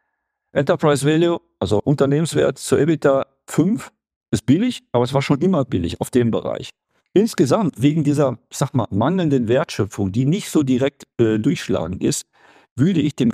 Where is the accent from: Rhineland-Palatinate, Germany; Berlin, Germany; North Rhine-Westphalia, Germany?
North Rhine-Westphalia, Germany; Dortmund; Ich bin aus Dortmund und vielleicht voreingenommen.